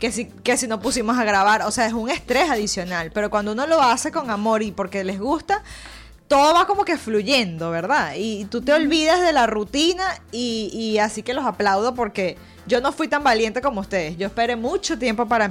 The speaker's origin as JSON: {"language": "Spanish", "region": "Barinas", "country": "Venezuela", "said": "yo soy de Barinas, mi amor, a mí me encanta un lugar chiquito"}